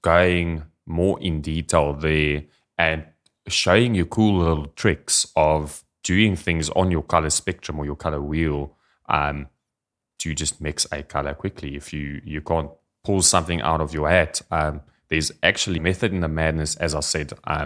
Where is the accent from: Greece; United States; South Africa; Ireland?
South Africa; I'm based in South Africa, if you haven't found out with my accent yet